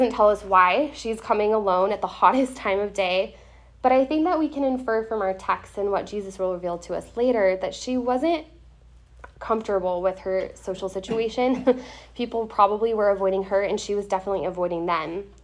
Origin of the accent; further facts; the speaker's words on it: California, United States; So I'm from Southern California, so when we moved here, I was really surprised to find that the hottest time of day was like 4 or 5 o'clock.